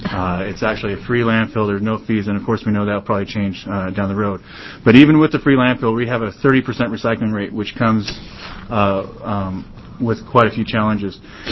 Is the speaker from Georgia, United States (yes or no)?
no; Roseburg, Oregon, United States; I'm from Roseburg, Oregon.